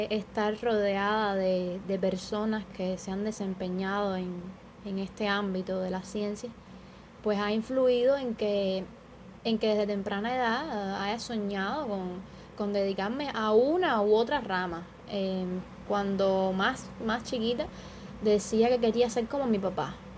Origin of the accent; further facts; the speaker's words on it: Havana, Cuba; Desde que nací he vivido en La Habana, en Arroyo Naranjo, un barrio un poco apartado